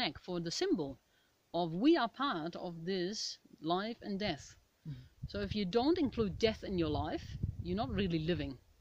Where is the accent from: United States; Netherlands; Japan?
Netherlands; English is a second language; Most people think I've written in Dutch because I'm from Holland.